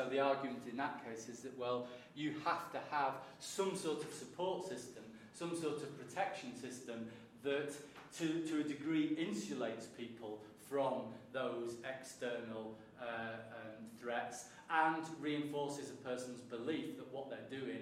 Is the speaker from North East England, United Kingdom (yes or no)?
no; Manchester, North West England, United Kingdom; I think this just comes from being a Mancunian and having a sense of local pride.